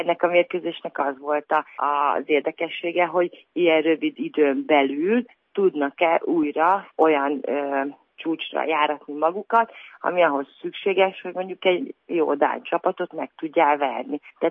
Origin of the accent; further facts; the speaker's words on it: Hungary; Hát magyarként szenzációs dolog hazai közösség előtt játszani